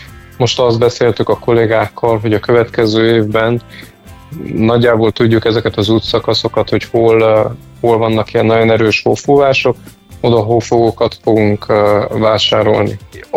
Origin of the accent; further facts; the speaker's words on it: Odorheiu Secuiesc, Harghita, Romania; én székelyudvarhelyi vagyok